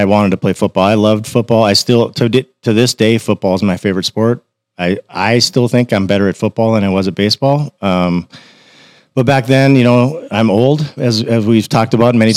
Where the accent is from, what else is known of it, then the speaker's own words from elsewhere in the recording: North Dakota, United States; I grew up in North Dakota in a really small town.